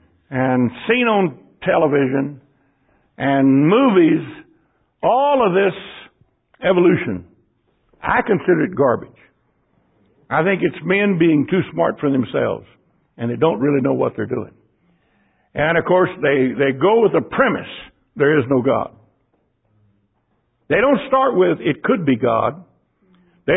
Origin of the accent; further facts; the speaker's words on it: Dayton, Ohio, United States; When I was growing up in Dayton, I had a yellow leather motorcycle jacket.